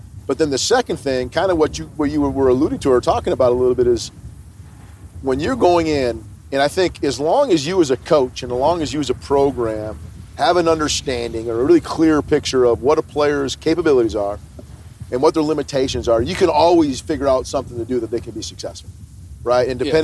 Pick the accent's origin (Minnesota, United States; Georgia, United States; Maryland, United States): Minnesota, United States; I grew up playing hockey, so I'm from Minnesota originally, right? So hockey's a huge deal.